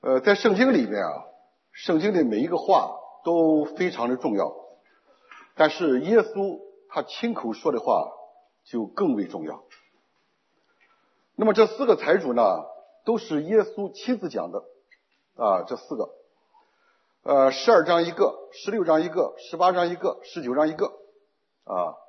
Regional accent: Shandong, China; 我是从山东过来哈，山东过年的时候要蒸大馒头啊

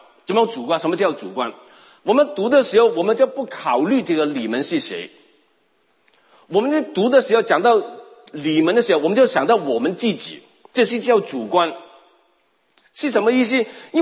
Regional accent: China; 我们中国人都懂得这个道理了

